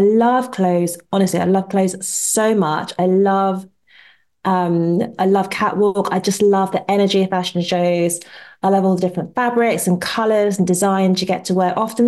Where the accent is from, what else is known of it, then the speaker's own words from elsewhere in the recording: Nigeria; my parents are Nigerian, I'm Nigerian, and she was very, that Nigerians are quite proud.